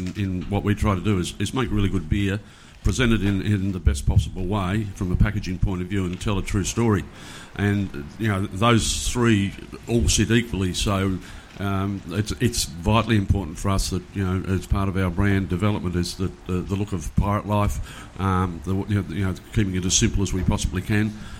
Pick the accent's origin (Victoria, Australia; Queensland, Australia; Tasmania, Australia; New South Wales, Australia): Tasmania, Australia; I was born and bred in Tassie